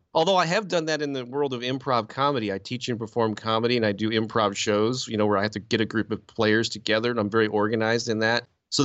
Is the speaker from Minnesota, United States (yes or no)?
no; St. Louis, Missouri, United States; I published a music newspaper locally in my hometown of St. Louis years ago.